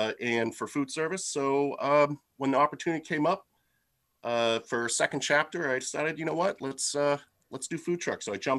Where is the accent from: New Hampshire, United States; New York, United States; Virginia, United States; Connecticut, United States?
New Hampshire, United States; Merrimack; I looked in Milford, my hometown of Merrimack.